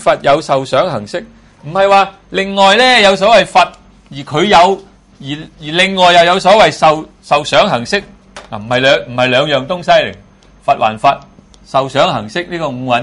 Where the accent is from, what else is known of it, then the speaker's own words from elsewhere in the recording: China; 其实我哋中国人都系咁执㗎啦。